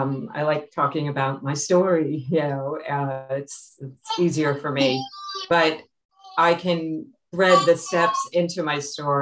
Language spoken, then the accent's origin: English; New Jersey, United States; I'm an alcoholic, and I'm from New Jersey.